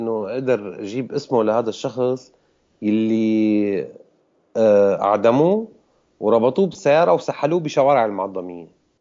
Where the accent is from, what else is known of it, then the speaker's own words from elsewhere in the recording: Homs, Homs Governorate, Syria; انا من حمص.